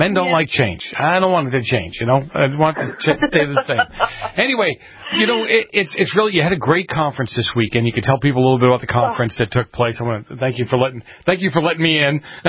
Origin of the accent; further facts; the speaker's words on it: Boston, Massachusetts, United States; when I grew up in Boston, that whole area, including Boston University